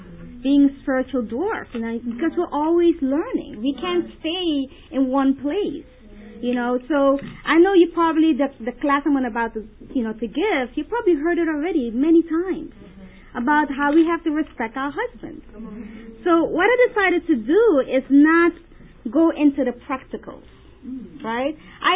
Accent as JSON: {"language": "English", "country": "Suriname", "tie": "born there", "first_language": "Dutch", "second_language": "English", "said": "I was born in Suriname. I don't know if anyone knows. Suriname is in South America. And it's right above Brazil, it's right between Guyana and French Guyana. And we speak Dutch, so that's why my accent came"}